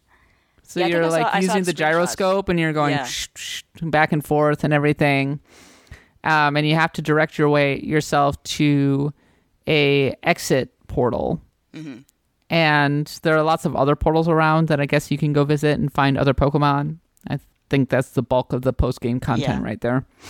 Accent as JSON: {"language": "English", "country": "United States", "said": "I'm an American. I host this podcast."}